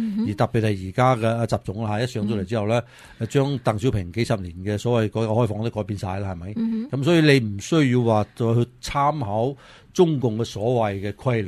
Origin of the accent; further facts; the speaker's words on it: Taiwan; 作为台湾人嚟讲嘅话咧，其实咧好多时候都台湾人咧都觉得唔会打噶吓。